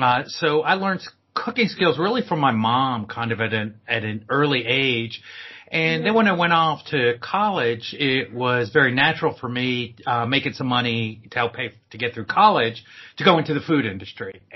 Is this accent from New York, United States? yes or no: yes; New York, United States; born there; Well, I'm a native New Yorker, so I was born in the South Bronx, me and … hanging in the South Bronx back in the day.